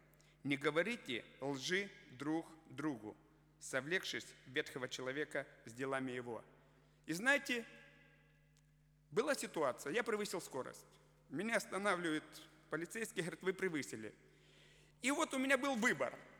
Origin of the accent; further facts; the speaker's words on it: Russia; Я был в гостях у себя на родине, в России.